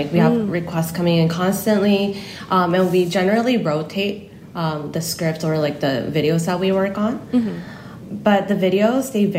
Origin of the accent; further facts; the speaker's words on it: California, United States; accent: California; English is a second language; my family immigrated to California mm-hmm. when I was like 10. So growing up in Cali, I kind of like have Cali style of English, I guess. I use a lot of California slangs